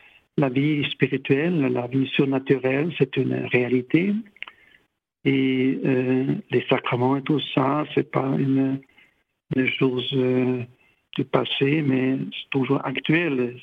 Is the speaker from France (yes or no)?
no; German-speaking Switzerland, Switzerland; Je suis Suisse allemand.